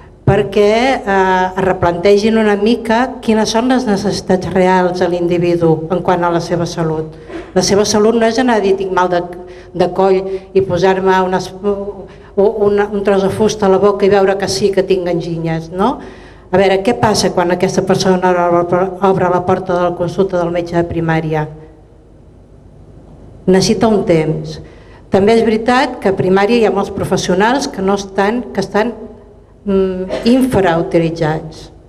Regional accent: Girona, Catalonia, Spain; Jo sóc de Girona, sóc infermera encara que no treballo

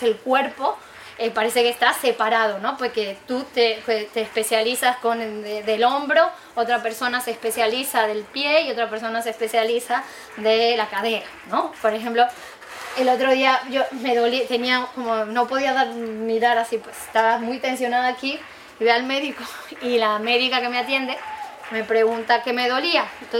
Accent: Salta, Argentina; born there; yo nací en Argentina, en el norte, en un lugar que se llama Salta, y es una zona más andina

